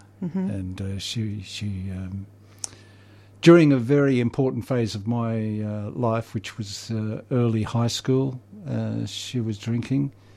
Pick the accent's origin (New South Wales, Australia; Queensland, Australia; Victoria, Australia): New South Wales, Australia; Sydney; born or raised there; also born or lived in Tumut